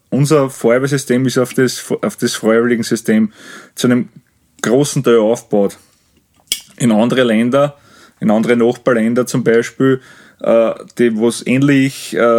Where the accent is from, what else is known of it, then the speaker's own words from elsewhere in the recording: Lower Austria, Austria; jetzt ich als Niederösterreicher gesprochen